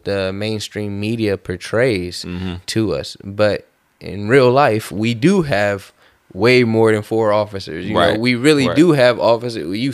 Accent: California, United States; being a Bay Area resident, you know, my whole life.

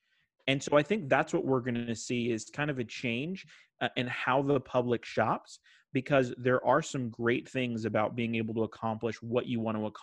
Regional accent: Connecticut, United States; I grew up in Connecticut, really close to ESPN in my high school years

